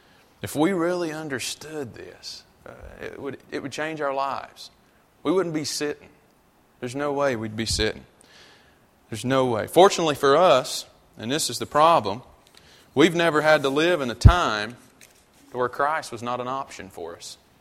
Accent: North Carolina, United States; just a old country boy from North Carolina. There's nothing special about … okay? Except my accent.

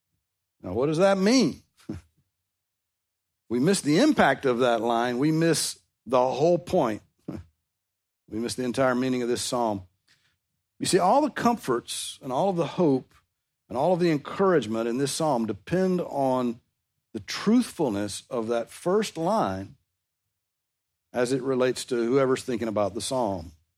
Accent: the South, United States; I grew up in the South. Everybody's a Christian here. My parents took me to church, therefore, I must be a Christian.

